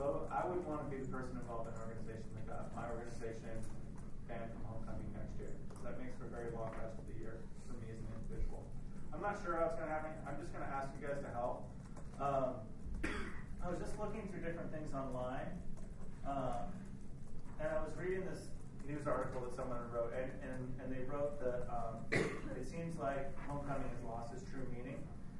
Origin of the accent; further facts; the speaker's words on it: Canada; I'm Canadian, so it was hockey.